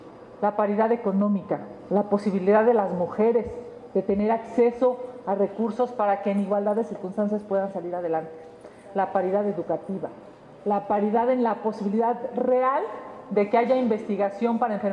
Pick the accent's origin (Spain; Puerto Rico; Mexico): Mexico